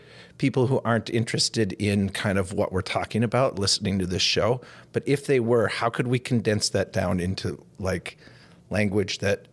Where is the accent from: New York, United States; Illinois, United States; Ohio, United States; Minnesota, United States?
Minnesota, United States; Elk River; also born or lived in Madison; I grew up in Elk River. I lived a lot of different places. I spent a lot of time, half my childhood down in Madison, which was a much, much more culturally mixed community.